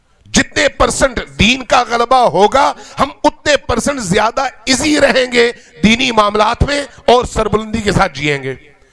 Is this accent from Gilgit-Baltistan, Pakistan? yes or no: yes; Gilgit-Baltistan, Pakistan; ہم پاکستانی ہیں، پاکستانی ہیں، ہم گلگت بلتستانی بھی ہیں.